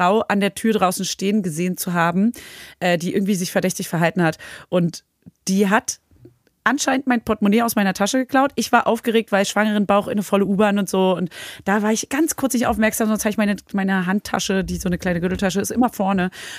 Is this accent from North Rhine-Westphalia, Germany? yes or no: no; Berlin, Germany; ich als Berlinerin